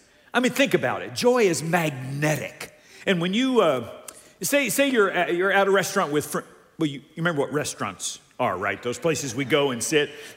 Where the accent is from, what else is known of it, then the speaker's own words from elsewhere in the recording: Downey, California, United States; Some of you know I grew up in Downey, California. Went to elementary school there.